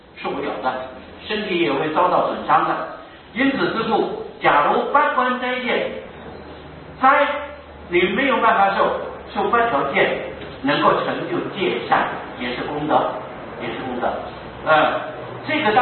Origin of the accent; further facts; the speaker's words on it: China; 因为我们中国人呢般呢对持无没有这个习惯